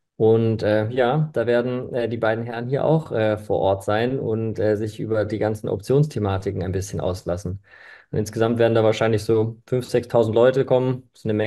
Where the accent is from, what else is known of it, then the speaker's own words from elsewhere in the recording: Stuttgart, Baden-Württemberg, Germany; ich komme aus Stuttgart.